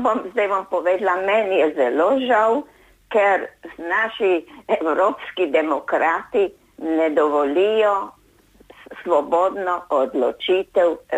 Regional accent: Budanje, Gorizia, Slovenia; jaz sem pa iz Budanj

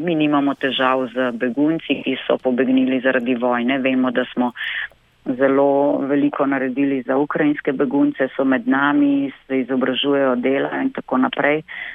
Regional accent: Ig, Central Slovenia, Slovenia; jaz prihajam z Iga, okolica Ljubljane je bila

